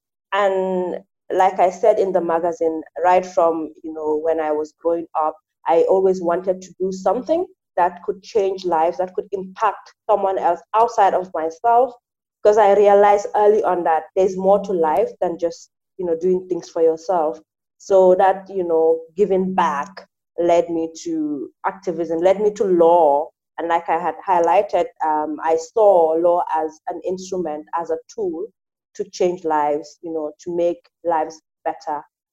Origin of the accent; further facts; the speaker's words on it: Gambia; I come from Gambia, which is a developing country